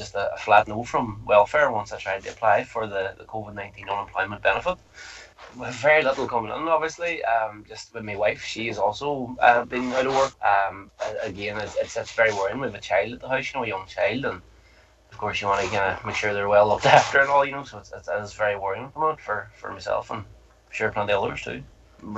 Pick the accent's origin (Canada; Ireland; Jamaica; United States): Ireland; Ulster; Born and raised in Donegal, I've worked in the same job since I was 16, that's 20 years ago now